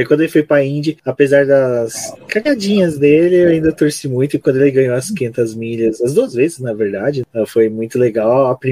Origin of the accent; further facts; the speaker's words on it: Brazil; Olha, eu não sou espiã, eu sou brasileiro.